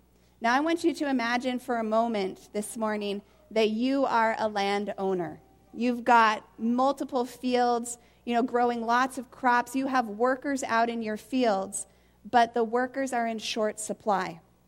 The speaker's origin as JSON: {"language": "English", "town": "Yakima", "region": "Washington", "country": "United States", "tie": "born or raised there", "moved": "as an adult", "lives_now": "Canada", "said": "But I grew up actually in Yakima, Washington in the United States. I am an American who loves Canada."}